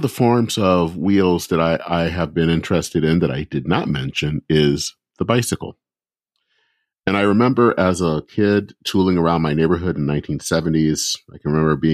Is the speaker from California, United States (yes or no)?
no; Flint, Michigan, United States; And I remember biking as far as the huge Buick City complex back in my hometown of Flint, Michigan.